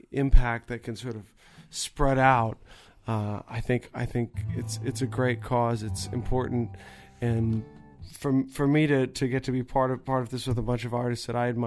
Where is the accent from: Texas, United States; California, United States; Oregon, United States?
Oregon, United States; Eugene; for me growing up in Eugene in the Northwest, this was not a hard sell.